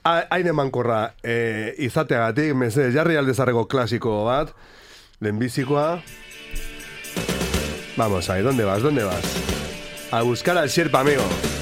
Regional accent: Navarre, Spain; ni Nafarra naiz kasualitatez, gurasoak mantxegoak direlako, Madrilen, Barcelona deno Bilbon, jaio aldintzen, alere. Nafarroa da nire aberria, eta tutera nire zigorra da.

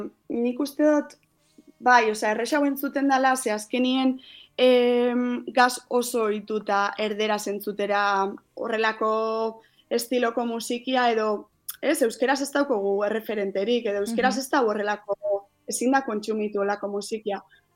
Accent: Basque Country, Spain; nire ama hizkuntza azkenean euskera eta bai, euskeraz natural urtetzen jat, osea, organikamente urtetzen jat euskeraz.

